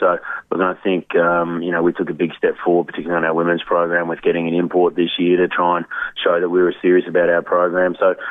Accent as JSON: {"language": "English", "town": "Brisbane", "region": "Queensland", "country": "Australia", "said": "I'm a Queenslander myself coming from Brisbane"}